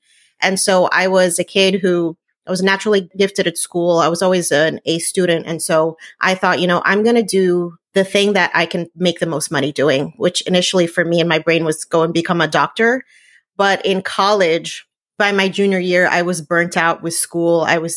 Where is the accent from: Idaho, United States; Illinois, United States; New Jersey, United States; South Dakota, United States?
New Jersey, United States; Yeah, so I am Puerto Rican. I grew up in New Jersey. My parents came over from the island in the 1980s.